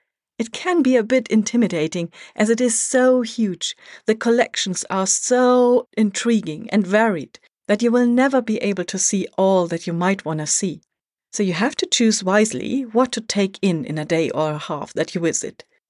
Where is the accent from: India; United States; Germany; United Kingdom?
Germany; English is a second language; So does my home country, Germany.